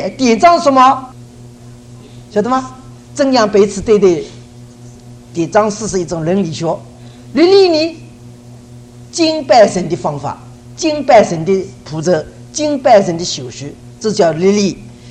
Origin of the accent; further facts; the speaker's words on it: China; 好像我们中国人所说，这一只耳朵进去，这只耳朵出来了